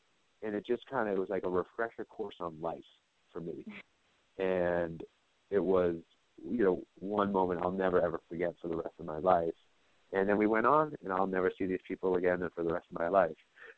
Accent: United States; I hate myself for being American.

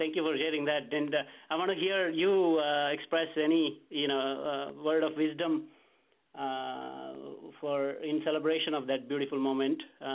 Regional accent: India; Reflection was this idea of, the growing up in India and, sleeping on the floor, and that brought up a lot of beautiful memories growing up with almost like two cricket team of cousins.

